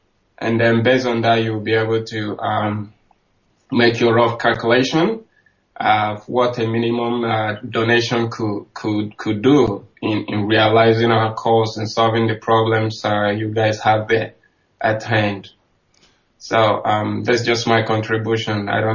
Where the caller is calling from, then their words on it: Adelaide, South Australia, Australia; I'm calling from South Australia.